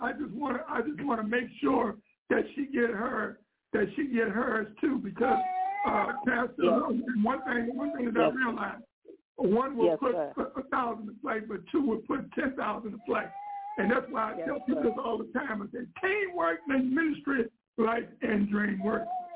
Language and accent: English; Louisiana, United States; now in Missouri City, United States; I'm transplanted from Louisiana into Hallelujah, Missouri City, Texas.